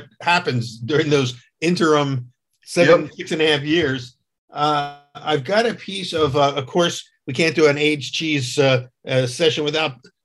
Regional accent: United States; And of course, and as an American, I always have called it Gouda

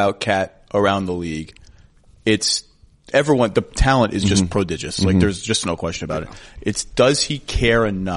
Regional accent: New York, United States; as a New Yorker

